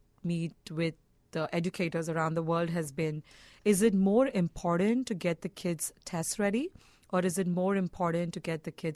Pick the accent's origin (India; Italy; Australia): India; English is a second language; moved away as an adult; now in United States; I was born and raised in India. I came to U.S. for the first time in 2005.